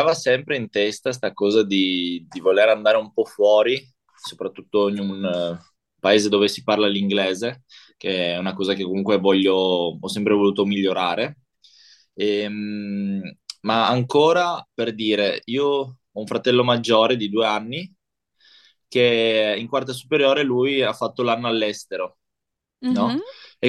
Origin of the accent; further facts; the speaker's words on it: Trieste, Friuli-Venezia Giulia, Italy; io sono di Trieste e stavo a Udine, quindi a un'oretta di distanza.